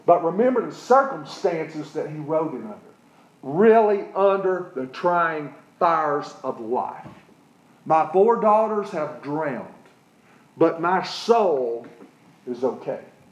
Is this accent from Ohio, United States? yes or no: no; Newport, Tennessee, United States; I could go back to my hometown when I was a teen, and there's some additions, but for the main part, you could sit me down in it, and I'd go, this is Newport.